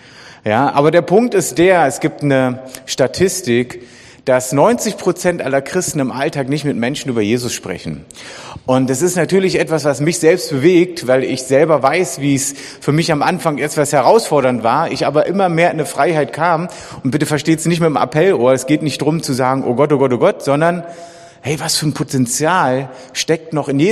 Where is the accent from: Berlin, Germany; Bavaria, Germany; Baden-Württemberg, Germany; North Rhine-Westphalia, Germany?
Berlin, Germany; ich bin ein echter Berliner, echter Ur-Berliner sogar und sogar Ost-Berliner.